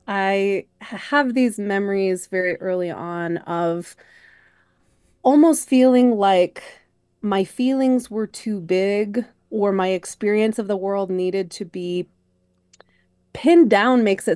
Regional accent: Illinois, United States; It felt like a way to transcend the place that I lived, which I didn't love growing up in the Chicago suburbs

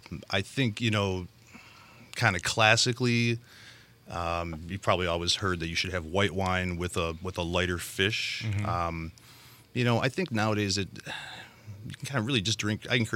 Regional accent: Milwaukee, Wisconsin, United States; also born or lived in San Diego; I grew up in the Milwaukee area, and that's where I met my lovely wife, Leslie. We moved to San Diego in the early 2000s, lived out there for a while

